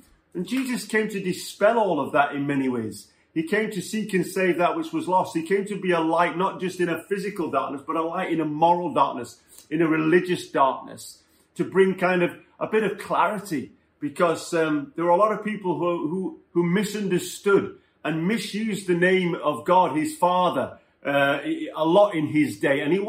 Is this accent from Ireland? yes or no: no; Sheffield, Yorkshire and the Humber, United Kingdom; I'm from Sheffield. So there was a clash of the North and South immediately.